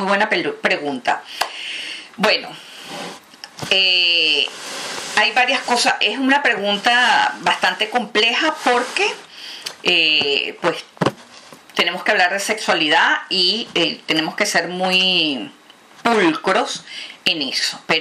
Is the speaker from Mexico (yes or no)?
no; Venezuela; Yo en lo personal soy venezolana, y ustedes saben cómo somos las venezolanas.